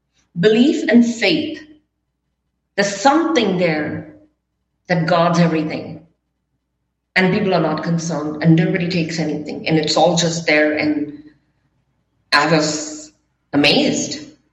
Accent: India; Honestly, I didn't know this word because, you know, I was brought up in India, you know, when we were brought up some years ago.

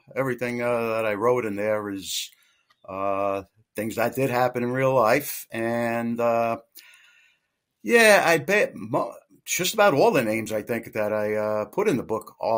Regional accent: Queens, New York, United States; also born or lived in Brooklyn; I grew up, I was born in Brooklyn. I grew up raised in Queens.

